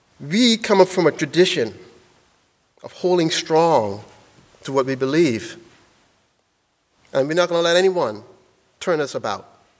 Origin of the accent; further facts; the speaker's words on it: Bahamas; growing up in the Bahamas